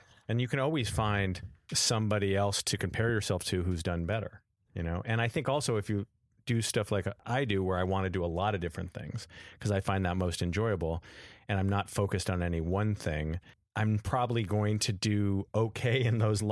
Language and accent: English; Encino, California, United States; also born or lived in Beverly Hills; I grew up in Encino. My parents were divorced when I was about 13, 14. I lived with my father and he moved to Beverly Hills.